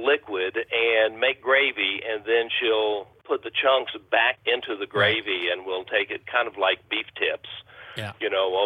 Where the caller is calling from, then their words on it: Martinsville, Virginia, United States; I'm from Martinsville, Virginia.